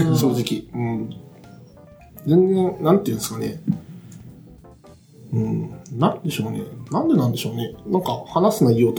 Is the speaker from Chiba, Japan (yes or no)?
yes; Chiba, Japan; まあ出身千葉なんですけど。千葉の割と田舎のところなんですけど